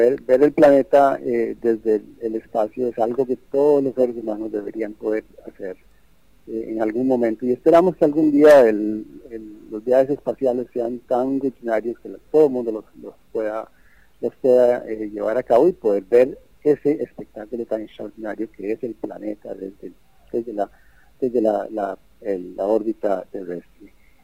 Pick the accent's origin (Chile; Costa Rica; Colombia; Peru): Costa Rica; Yo creo que la gente, cuando estamos en el exterior, el orgullo que sentimos del costarricense por la paz